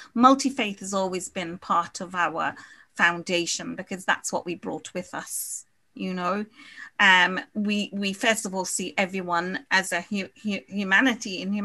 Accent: Guyana; And then you've got us, that we're from Guyana.

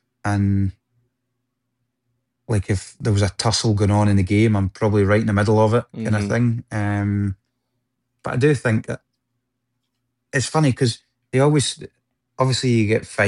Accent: Scotland, United Kingdom; Like, it's just, I'm Scottish.

